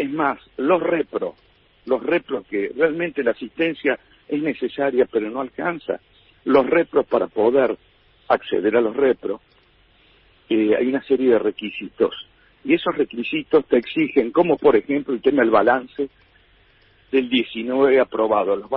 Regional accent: Córdoba, Argentina; Yo en estos momentos, yo soy de Córdoba.

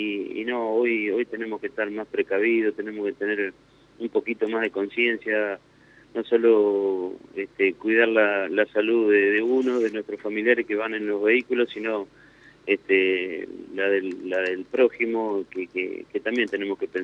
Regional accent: Miguel Riglos, La Pampa, Argentina; estoy en la federación, pero bueno, soy de Miguel Riglos.

